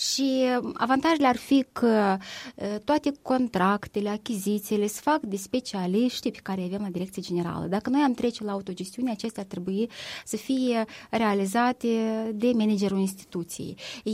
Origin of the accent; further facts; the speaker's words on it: Chișinău, Moldova; fiindcă sunt din Chișinău